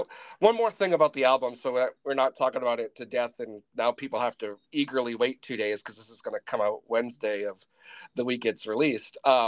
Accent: Massachusetts, United States; You know, I'm from Massachusetts, right? I live in Massachusetts.

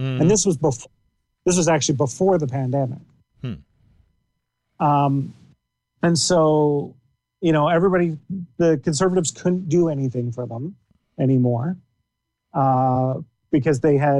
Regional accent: Alberta, Canada; was growing up in Alberta. It's very, like, the culture there is very, very capitalist.

